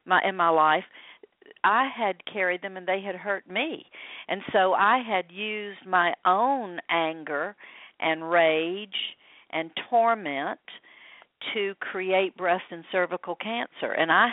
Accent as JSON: {"language": "English", "region": "the South", "country": "United States", "tie": "born or raised there", "said": "I grew up in the South, and you know what? We ate some really great food."}